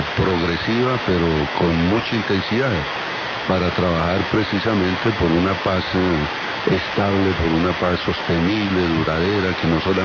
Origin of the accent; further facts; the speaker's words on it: Colombia; como ciudadano colombiano, como concejal de Bogotá